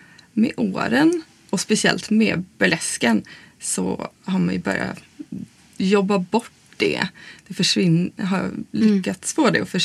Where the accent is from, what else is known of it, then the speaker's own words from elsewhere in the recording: Umeå, Västerbotten County, Sweden; Nej, jag kommer från Umeå.